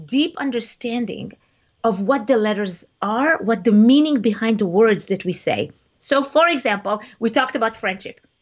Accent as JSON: {"language": "English", "country": "Israel", "tie": "born or raised there", "first_language": "Hebrew", "second_language": "English", "said": "So I grew up in Israel. So I speak Hebrew naturally, right? This is my first language."}